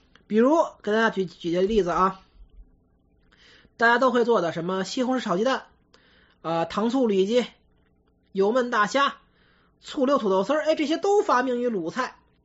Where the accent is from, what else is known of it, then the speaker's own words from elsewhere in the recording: Beijing, China; 因为我是北方人，我从小在北方长大，在北京长大的